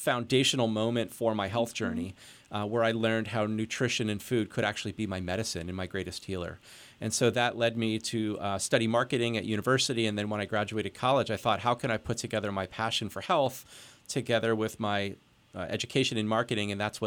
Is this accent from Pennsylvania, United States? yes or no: yes; Pennsylvania, United States; So I grew up here in the Lehigh Valley.